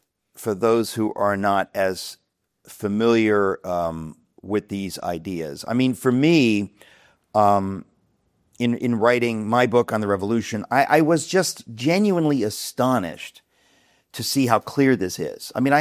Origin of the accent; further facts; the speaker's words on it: United States; I'm here as the brash American to say, you are wrong.